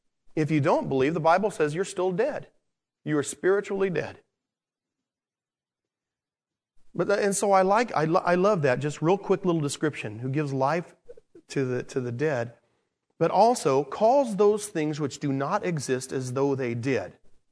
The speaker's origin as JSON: {"language": "English", "town": "San Diego", "region": "California", "country": "United States", "tie": "born or raised there", "said": "I grew up in San Diego where I would go to the San Diego Padres baseball games."}